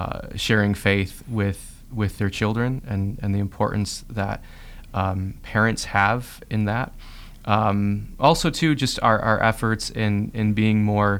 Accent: Detroit, Michigan, United States; if I travel anywhere and I tell anybody I'm from Detroit, the Archdiocese of Detroit

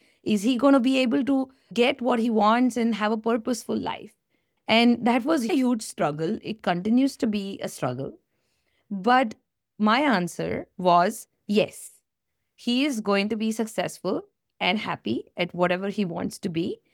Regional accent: India; now in United States; we were stuck in the U.S. immigration because we came from India, and Indians have a hard time immigrating because we are a lot of them.

